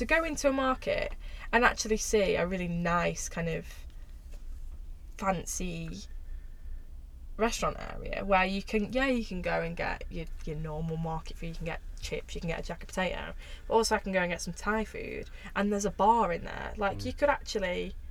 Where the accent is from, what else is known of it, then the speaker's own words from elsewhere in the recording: Chesterfield, East Midlands, United Kingdom; now in Sheffield, United Kingdom; And I'm obviously originally from Chesterfield. So when I started working in Barnsley, I lived in Chesterfield